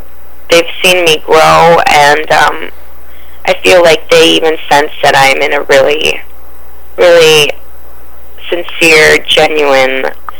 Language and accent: English; San Francisco, California, United States; I just went back to California and did an EP release in my hometown in San Francisco